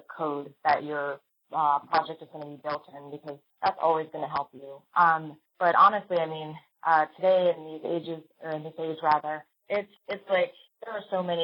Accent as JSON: {"language": "English", "town": "New York City", "region": "New York", "country": "United States", "tie": "born or raised there", "said": "most of us are from New York City, so we can legitimately just say, like, you know, This is a legit born and raised in New York product."}